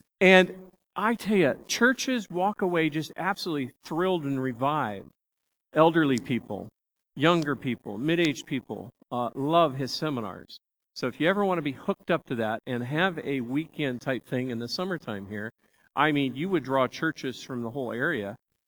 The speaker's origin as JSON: {"language": "English", "town": "Bakersfield", "region": "California", "country": "United States", "tie": "born or raised there", "said": "I grew up with him in Bakersfield, California."}